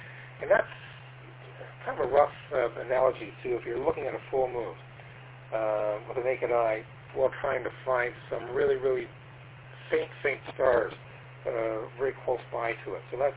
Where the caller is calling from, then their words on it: Toronto, Ontario, Canada; and I'm transmitting from Toronto, Ontario, Canada.